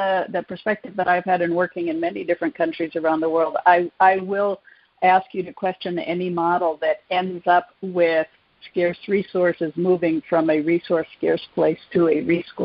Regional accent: Zambia; I grew up in Zambia and Central Africa and have worked with people there.

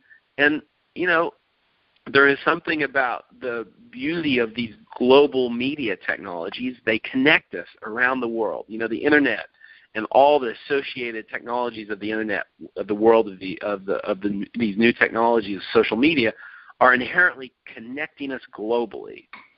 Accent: United States; I still consider myself an American. I am an American. I'm culturally conditioned by being America. I'm sometimes proud of my country.

